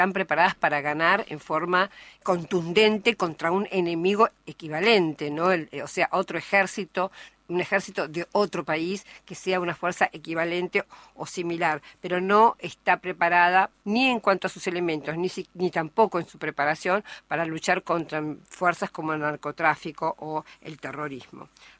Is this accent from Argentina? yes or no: yes; Argentina; como argentinos